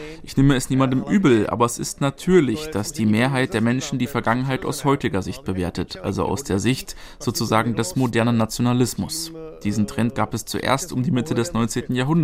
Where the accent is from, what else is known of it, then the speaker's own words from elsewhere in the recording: Ústí nad Labem, Ústí nad Labem Region, Czechia; Bei uns in Ústí wird häufig der deutsche Name für die Stadt genutzt, Aussig.